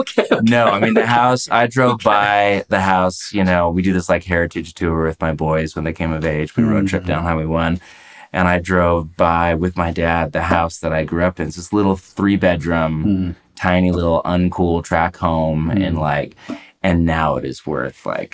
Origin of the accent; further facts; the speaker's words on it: California, United States; Grew up in the Bay Area of California, what's now called Silicon Valley.